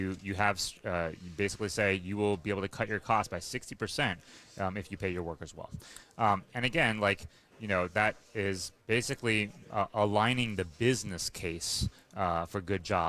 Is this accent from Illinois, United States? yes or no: no; West Virginia, United States